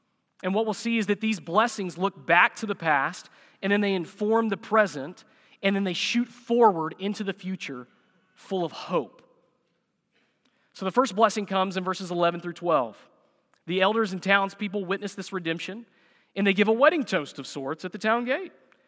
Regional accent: Harrison, Arkansas, United States; I am from Harrison.

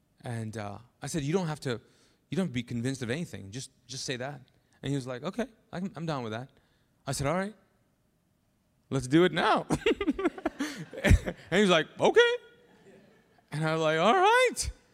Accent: Pakistan; first language Urdu; English is a second language; Well, I think part of it was because he's Pakistani and I'm Pakistani.

